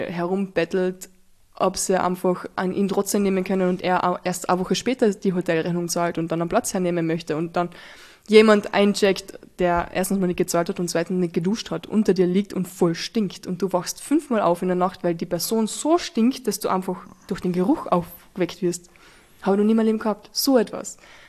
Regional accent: Carinthia, Austria; aber ich komme aus Kärnten, ist eh schon zu spät.

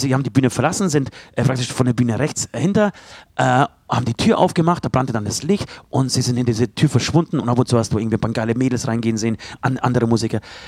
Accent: Trockau, Bavaria, Germany; Ich bin ja in Trockau aufgewachsen. Das war ja meine Futterkrippe.

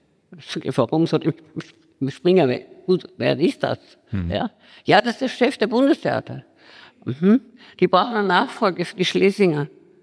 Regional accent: Germany; weil ich war Deutsche und eine Modeschülerin, nicht?

